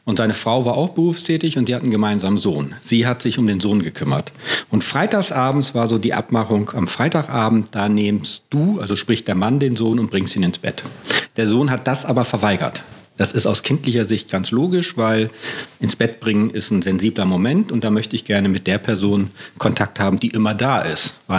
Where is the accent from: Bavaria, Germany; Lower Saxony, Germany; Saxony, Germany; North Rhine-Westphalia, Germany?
Bavaria, Germany; Munich; aus meiner alten Heimat München, also aus einer Metropolregion. Da habe ich auch schon als Paarberater gearbeitet